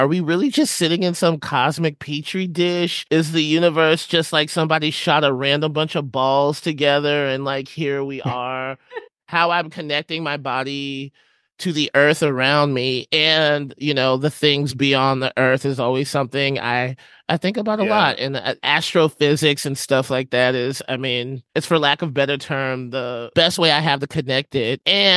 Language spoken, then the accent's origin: English; Huntsville, Alabama, United States; I grew up in Huntsville, Alabama.